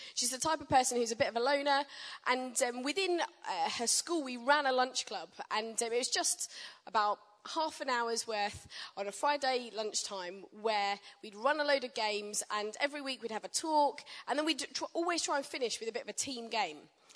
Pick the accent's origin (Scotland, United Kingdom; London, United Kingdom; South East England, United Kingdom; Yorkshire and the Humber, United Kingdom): South East England, United Kingdom; Royal Tunbridge Wells; I was raised in Tunbridge Wells, in Kent. Royal Tunbridge Wells.